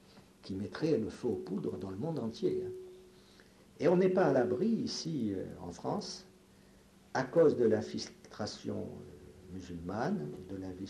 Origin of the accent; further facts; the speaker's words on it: Algeria; C'est drôle, hein, parce que je suis un Français d'Algérie.